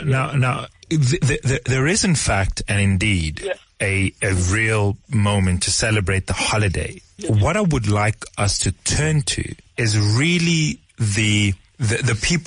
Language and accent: English; South Africa; the history of us as a South African people